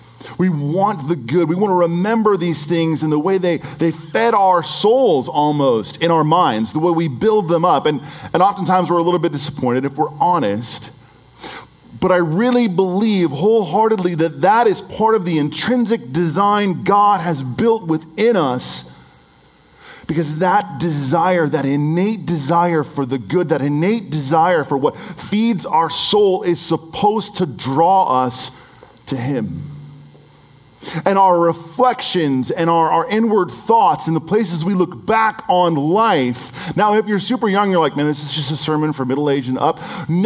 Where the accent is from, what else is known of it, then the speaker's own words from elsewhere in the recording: Pinole, California, United States; We went to San Francisco, but on the way through, I drove them through my hometown of Pinole.